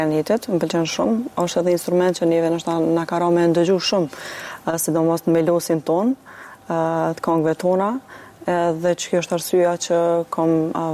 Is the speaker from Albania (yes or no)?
no; Prizren, Prizren District, Kosovo; jam klarinetiste nga Prizreni